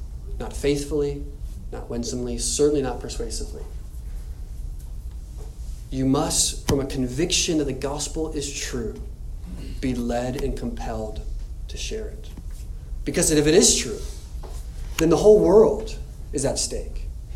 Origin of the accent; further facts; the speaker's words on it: United States; now in Iceland; as an American in Iceland